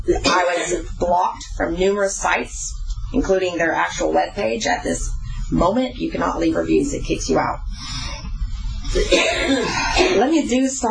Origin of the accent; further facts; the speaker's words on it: Florida, United States; I am not from here. I am dislocated from Hurricane Michael. I come from Bay County.